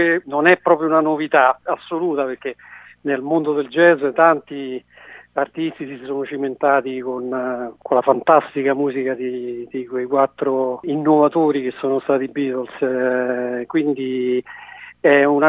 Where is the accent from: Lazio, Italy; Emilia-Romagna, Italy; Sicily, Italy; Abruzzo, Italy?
Lazio, Italy; Latina; noi siamo di Latina e ci mettiamo poco a riorganizzare la cosa